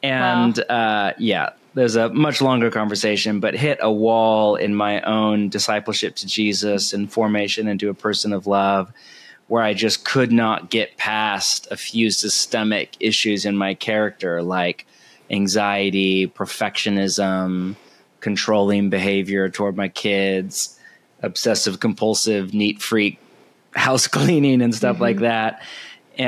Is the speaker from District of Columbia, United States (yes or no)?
no; California, United States; now in Portland, United States; but I am from the West Coast, born and raised in California, but spent the last 20 years church planting and pastoring with Bridgetown Church in Portland, Oregon, in the Pacific Northwest.